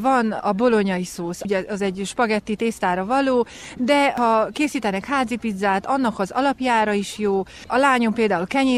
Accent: Praid, Harghita, Romania; Parajdról jöttem.

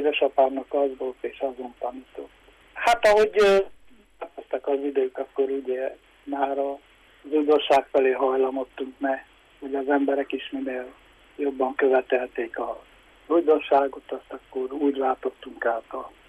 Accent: Székelyszenterzsébet, Harghita, Romania; 1968. október 27-én születtem, Székelykeresztúron, Szent Erzsébeti lakós vagyok, és... az iskolát itt jártam 8 osztály, utána 2 évet Keresztúron, a Lüceumban.

